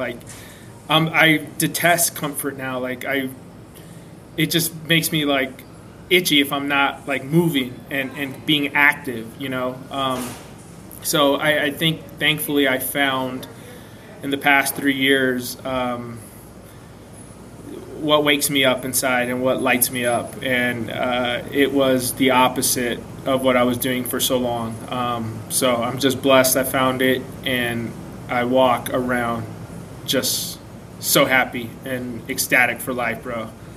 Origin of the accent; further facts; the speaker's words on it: San Diego, California, United States; I'm from South Cal, I'm from San Diego.